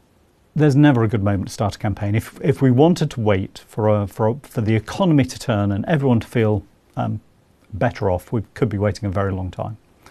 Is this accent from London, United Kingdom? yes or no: no; Yorkshire and the Humber, United Kingdom; I'm a Yorkshireman.